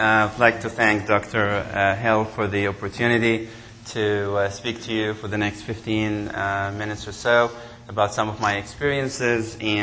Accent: Egypt; English is a second language; moved away as an adult; also born or lived in Finland / Canada; now in United States; I'm originally from Egypt. I worked there for a few years. I worked in Europe after that, in Finland, and then I came to Canada, and then to the States. And in the States, I worked for about 8 years in Texas, and then recently in Nashville.

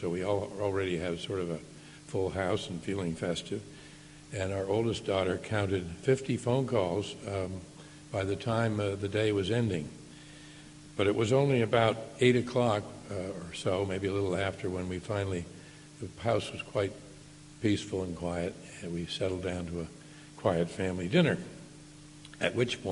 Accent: Pittsburgh, Pennsylvania, United States; Pittsburgh is my hometown

